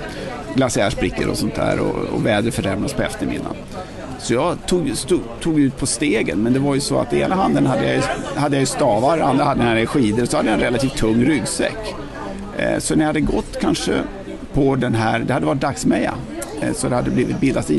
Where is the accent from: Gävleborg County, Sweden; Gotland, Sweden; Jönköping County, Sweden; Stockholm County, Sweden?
Stockholm County, Sweden; Täby; also born or lived in United States; jag är faktiskt född i USA, men jag har svenska föräldrar och flyttade till Stockholm och Täby och är uppväxt i Täby